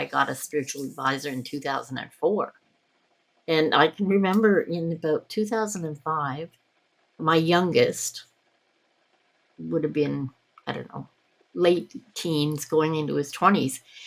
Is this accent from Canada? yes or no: yes; Toronto, Ontario, Canada; I grew up in Toronto in a slum, literally, for most of elementary school